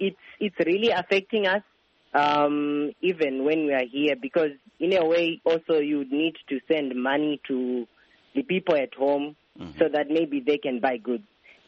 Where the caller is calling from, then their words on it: Massachusetts, United States; Yes, I'm calling from Tufts University. I'm an engineering student here.